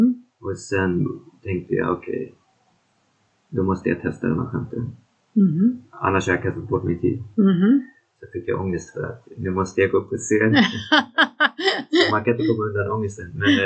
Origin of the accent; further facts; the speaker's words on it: Sweden; jag är ju ändå svensk, så vi svenskar gillar sånt där